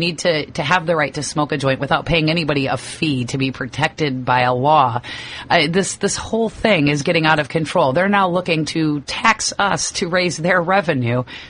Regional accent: Indiana, United States; I come from Indiana. There's no decrim. There's no medical marijuana law.

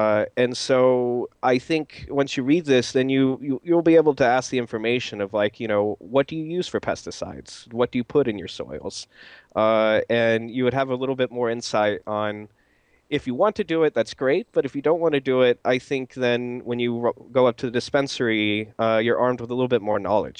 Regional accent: United States; moved away as an adult; now in Germany; It's something I'm American. I think you can hear that. and I grew up in America and just graduated in 2008.

